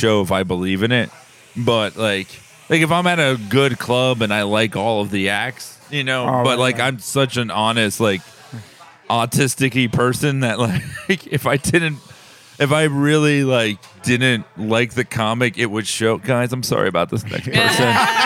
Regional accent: Davie, Florida, United States; Florida. Davie, which is like this, like, redneck trailer part of town.

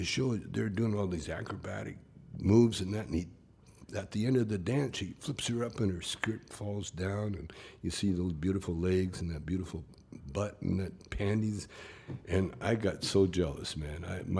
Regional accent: Calgary, Alberta, Canada; Yeah, I used to dance when I was a kid, you know, growing up in Calgary.

